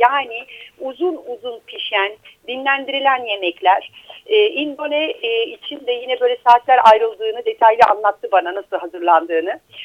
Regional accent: Istanbul, Turkey; Eyüplüyüm ben. İstanbul Eyüp semtliyim.

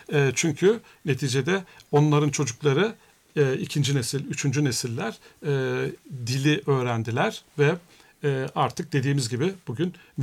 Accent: Kulu, Konya, Turkey; now in Sweden; Gelmeyince mesela iş yerinde soruyorlar nerelisin? Kululu.

